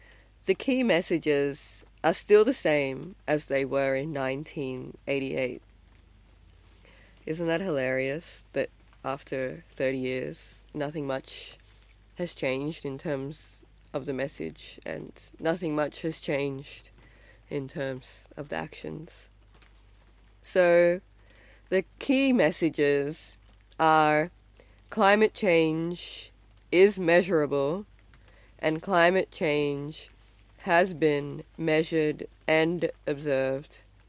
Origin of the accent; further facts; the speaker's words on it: New South Wales, Australia; I'm originally from Western Sydney in Australia, land of the Darug people